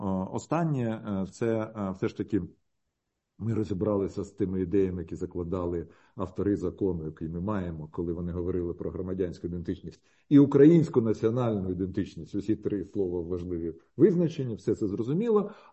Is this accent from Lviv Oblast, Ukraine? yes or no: no; Konotop, Sumy Oblast, Ukraine; born there; я народився в Конотопі, який є Сіверщиною і є Гетьманщиною.